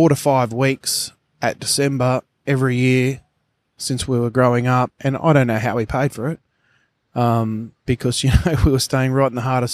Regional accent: Tamworth, New South Wales, Australia; Well, I grew up, even though I did – my hometown's Tamworth. We've spent our entire lives chasing the sea, my family

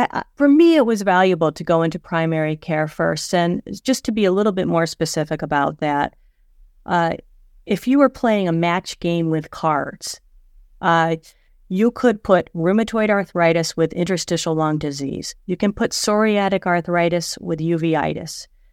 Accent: Corning, New York, United States; from my hometown of Corning, New York

